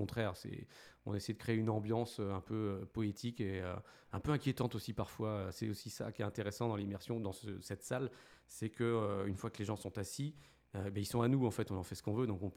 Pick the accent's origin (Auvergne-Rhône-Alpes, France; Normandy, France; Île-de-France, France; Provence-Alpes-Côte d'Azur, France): Normandy, France; Alençon; On est tous d'Alençon, on connaît cette salle.